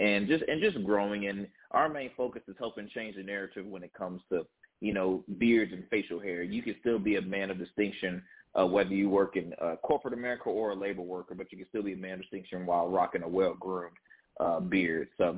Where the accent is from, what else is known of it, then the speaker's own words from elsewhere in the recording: Hampton, United States; at least in the Hampton, in my hometown. We have huge supporters here.